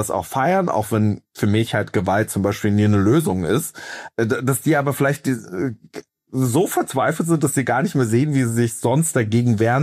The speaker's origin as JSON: {"language": "German", "region": "Brandenburg", "country": "Germany", "tie": "born or raised there", "said": "Also ich bin aus der Arbeiterklasse, ich bin in einem Block in Brandenburg groß geworden"}